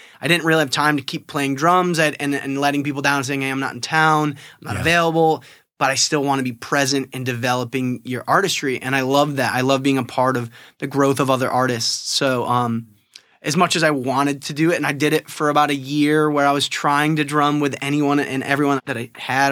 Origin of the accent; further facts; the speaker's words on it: New York, United States; So I'm from upstate New York, right outside of Syracuse. Yeah.